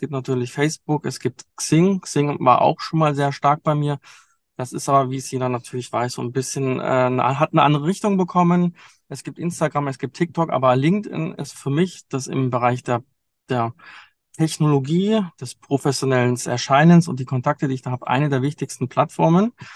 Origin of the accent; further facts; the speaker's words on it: Hesse, Germany; wo ich herkomme, und zwar aus der Nähe von Frankfurt im Hochtaunus. Das ist eine schöne kleine Ecke.